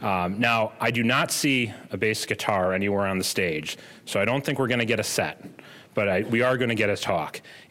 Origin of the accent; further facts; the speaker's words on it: Wauwatosa, Wisconsin, United States; maybe making sounds around my hometown of Wauwatosa, keeping me up late at night.